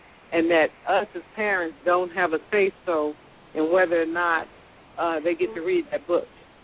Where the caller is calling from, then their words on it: Corona, California, United States; I'm calling from Corona, California.